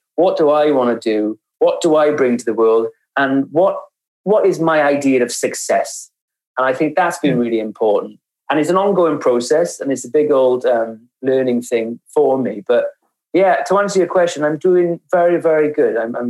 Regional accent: Wales, United Kingdom; I'm from Wales.

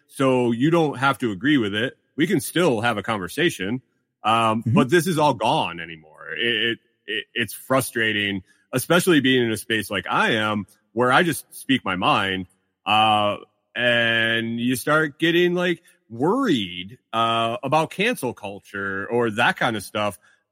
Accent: Palmyra, New York, United States; I grew up near Palmyra, New York

